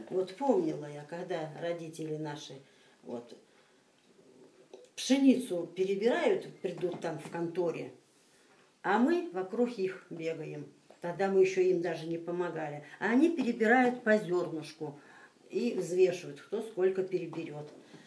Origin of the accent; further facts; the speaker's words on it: Yelovka, Kemerovo Oblast, Russia; Кемеровская область, Ежемурский район, деревня Еловка.